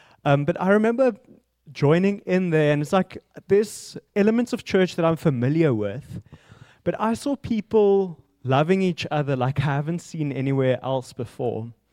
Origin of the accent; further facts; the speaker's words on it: South Africa; first language Afrikaans; I'm from South Africa, grew up in the central part of South Africa. I'm Afrikaans. I had the joy of speaking Afrikaans this morning to someone else